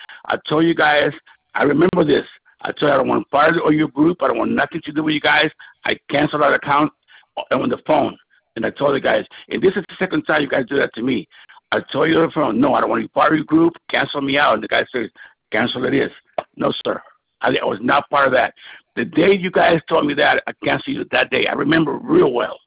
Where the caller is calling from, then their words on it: California, United States; Yes, on yesterday, you guys charged on my credit card. I'm here from California